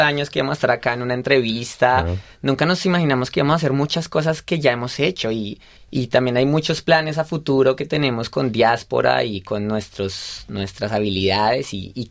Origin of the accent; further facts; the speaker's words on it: Colombia; now in United States; siendo colombiano también es muy difícil sacar la visa desde allá